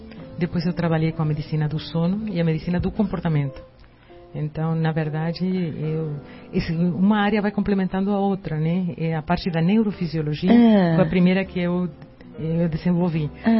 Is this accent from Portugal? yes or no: no; Uruguay; Portuguese is a second language; eu falo espanhol. Eu sou do Uruguai.